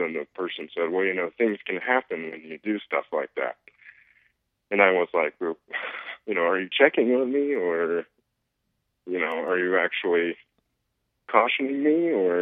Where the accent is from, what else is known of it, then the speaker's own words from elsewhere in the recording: Montreat, North Carolina, United States; Well, I grew up in Montreat. My dad has actually taught English for 40 years, 41, 41 years. So I grew up in the community as a small child.